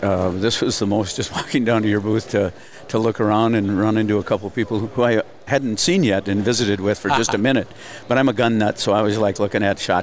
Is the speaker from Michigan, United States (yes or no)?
no; Minnesota, United States; and of course I'm from the Minnesota area, but I don't go to the Twin Cities all that often.